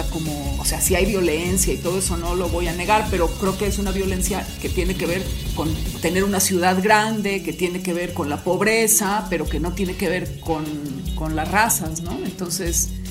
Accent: Mexico; yo me pasé toda mi infancia en México.

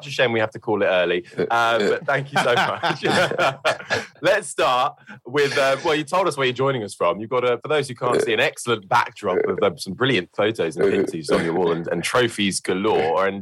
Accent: London, United Kingdom; Well, I live in London. I'm from London.

